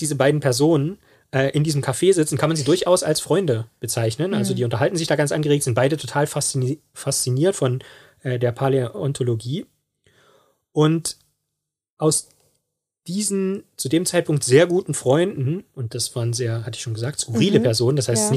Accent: Erfurt, Thuringia, Germany; born there; oder auch meine Geburtsstadt Erfurt, zweitälteste deutsche Uni

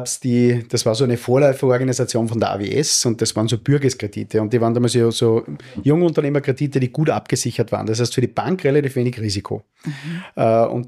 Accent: Steyr, Upper Austria, Austria; Ich habe die Handelsakademie gemacht in meiner Heimatstadt Steyr.

